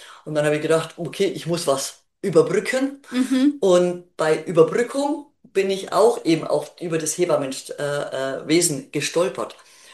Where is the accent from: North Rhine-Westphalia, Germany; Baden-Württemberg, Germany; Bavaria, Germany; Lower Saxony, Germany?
Bavaria, Germany; Augsburg; ich komme eigentlich aus Augsburg und ich wollte wieder nach Hause